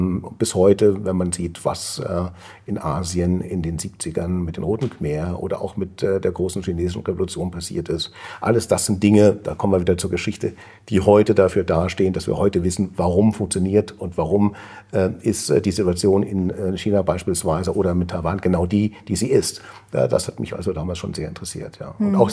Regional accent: Saarbrücken, Saarland, Germany; ich bin in Saarbrücken geboren und aufgewachsen, direkt an der französischen Grenze, sehr stark beeinflusst natürlich von Frankreich und von der französischen Lebensart.

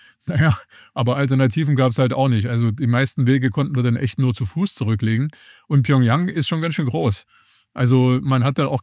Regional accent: East Germany, Germany; Wenn einer dumme Fragen gestellt hat, habe ich gesagt, ich bin aus der DDR.

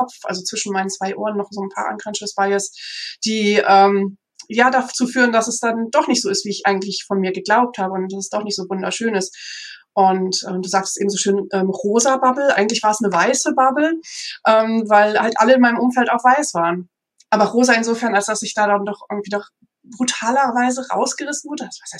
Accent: North Rhine-Westphalia, Germany; Ich selber bin aufgewachsen im Münsterland, in einem sehr, sehr weißen Umfeld, sehr heteronormativ, also einfach ein Umfeld, was so echt richtig durchschnittlich ist

